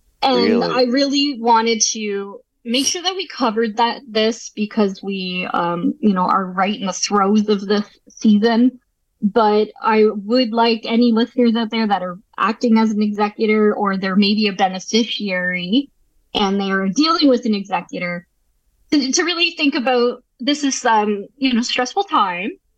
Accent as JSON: {"language": "English", "country": "Canada", "said": "the cost of being a Canadian living here is very expensive."}